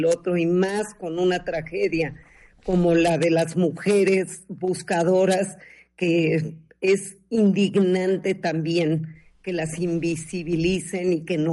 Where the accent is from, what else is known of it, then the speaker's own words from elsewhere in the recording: Mexico; Como mexicanos, lo vemos todo el tiempo.